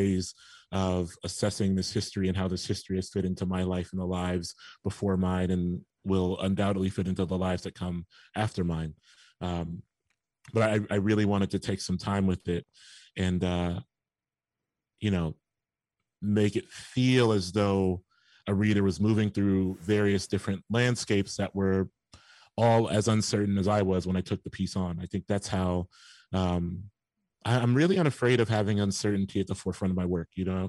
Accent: Bexley, Ohio, United States; I mean, I grew up not in Bexley, but on what some would consider the border of Bexley.

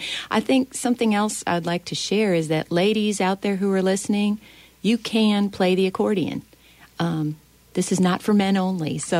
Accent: Chicago, Illinois, United States; also born or lived in Wisconsin / Michigan; I grew up in Chicago and in Wisconsin and Michigan, where there was a lot of accordion music around and polka bands at every wedding

